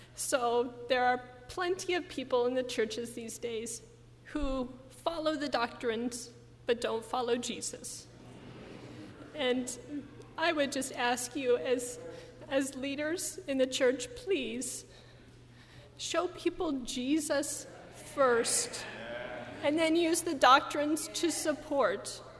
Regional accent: Colorado, United States; Growing up, I grew up in Colorado.

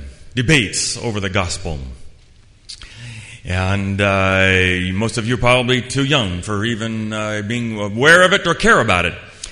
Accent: Thailand; I grew up in Thailand, my father was a missionary

